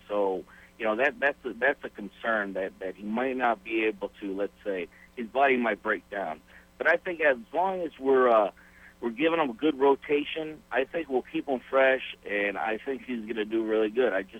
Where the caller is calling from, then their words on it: Montana, United States; Hey, how you doing now? I'm actually from Montana.